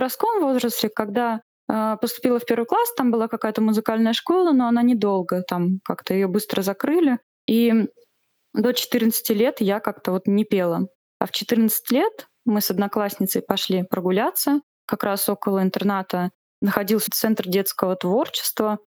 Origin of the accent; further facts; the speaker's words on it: Tomsk, Tomsk Oblast, Russia; Вот все-таки домой хотелось, в родные края. И мы вернулись в Томск.